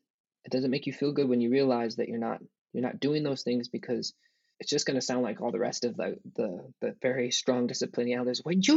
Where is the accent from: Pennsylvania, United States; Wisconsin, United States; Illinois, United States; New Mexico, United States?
New Mexico, United States; Taos Pueblo; In that sense where I grew up in Taos Pueblo, there's a lot of traditions, there's a lot of responsibility because you're from a Pueblo and you're from a village